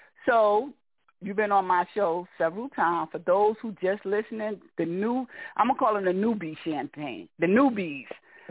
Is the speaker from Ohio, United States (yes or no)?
no; Newark, New Jersey, United States; born and raised in Newark, New Jersey.